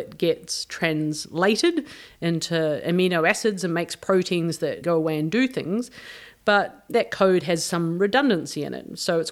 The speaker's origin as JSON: {"language": "English", "country": "New Zealand", "said": "So you might be able to detect from my accent that I'm from New Zealand originally."}